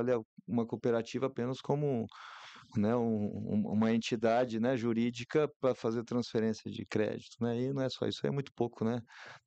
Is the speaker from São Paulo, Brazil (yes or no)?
no; Itajubá, Minas Gerais, Brazil; Eu sou de Itajubá, né? Sou mineiro.